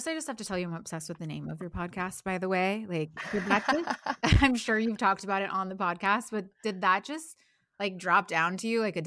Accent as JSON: {"language": "English", "region": "Midwest", "country": "United States", "tie": "born or raised there", "said": "So I grew up in the Midwest. I was like just this like really bright, like spirited child."}